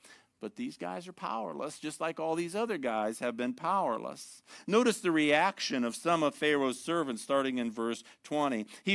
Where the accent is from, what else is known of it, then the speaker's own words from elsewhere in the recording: Ohio, United States; I was raised in Northern Ohio.